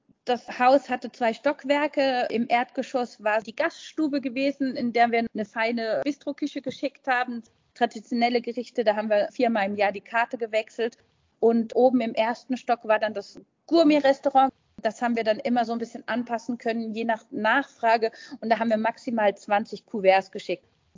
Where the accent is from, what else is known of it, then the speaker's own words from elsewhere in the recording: Frankfurt, Hesse, Germany; now in Switzerland; die zentral ist in Frankfurt, das ist ja meine Heimatstadt, lässt sich jetzt wunderbar verbinden. Ich wohne weiterhin in der Schweiz